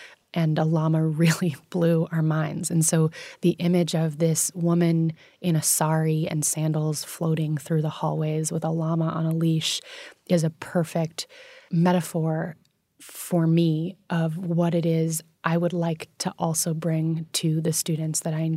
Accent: New York City, New York, United States; So as we spoke about, I grew up in New York City and I attended an international school from kindergarten through 12th grade, which means that there were kids around me from all over the world.

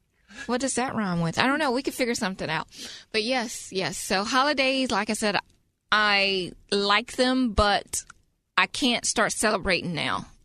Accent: Rocky Mount, North Carolina, United States; We're from Eastern North Carolina, so we try to go back home for either one of the holidays. So I'm thinking maybe Thanksgiving we're going to go back to Rocky Mount.

